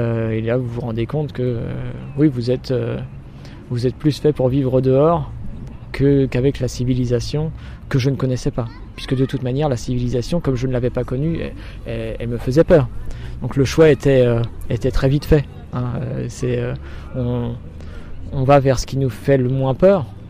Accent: Normandy, France; on se dit chez moi en Normandie il neige pas

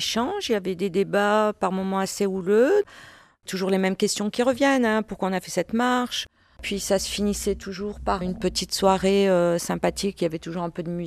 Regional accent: Marseille, Provence-Alpes-Côte d'Azur, France; born there; also born or lived in Algeria; Moi, je suis née à Marseille, ma grande sœur, elle est née à Mostaganem.

